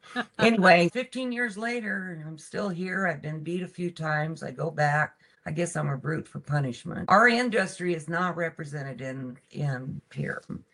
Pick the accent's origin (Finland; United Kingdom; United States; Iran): United States; South Dakota; Well, born and raised in Harding County, South Dakota. I always tell people, if you're not from Harding County, there's probably no reason you'll go there. Wind blows all the time, a lot of snow. My parents had a ranch.